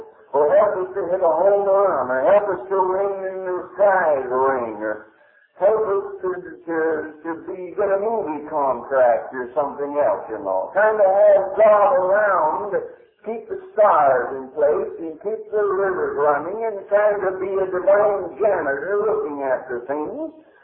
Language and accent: English; United States; I'm an American. And I am relatively free.